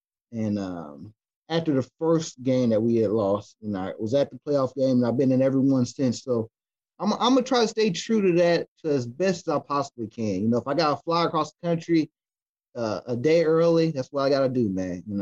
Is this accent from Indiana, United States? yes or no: yes; Indianapolis, Indiana, United States; also born or lived in Kentucky; You know, growing up in Indianapolis most of my life, went to school in Kentucky for a few years, came back, and you know, Indianapolis is a great city